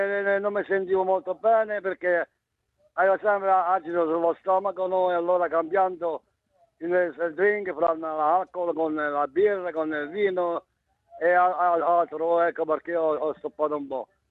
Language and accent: Italian; Abruzzo, Italy; moved away as an adult; now in Australia; Io sono dall'Abruzzo, sono 47 anni che qui in Australia.